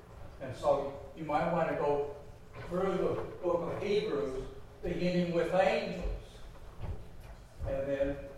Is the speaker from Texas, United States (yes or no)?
no; Detroit, Michigan, United States; I grew up in Detroit, Michigan. Canada was just across the river.